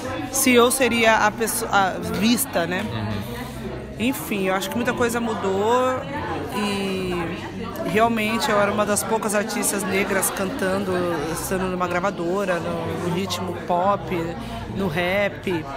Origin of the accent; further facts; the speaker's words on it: São Paulo, Brazil; born there; quando nasci na Vila Brasilândia, quando era criança e tal.